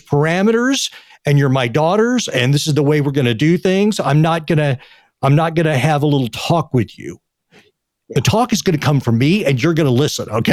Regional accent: Texas, United States; But you know, I grew up in Texas.

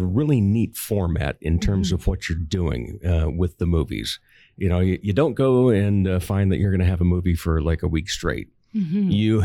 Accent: Rock Rapids, Iowa, United States; I grew up down in Rock Rapids.

